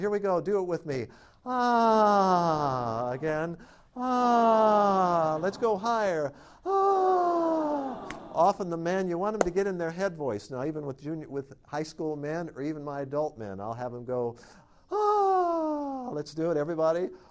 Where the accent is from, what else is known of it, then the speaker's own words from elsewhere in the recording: South Bend, Indiana, United States; I grew up in South Bend, Indiana. I don't remember the phone number of my home phone growing up. I lived there for 25 years, something.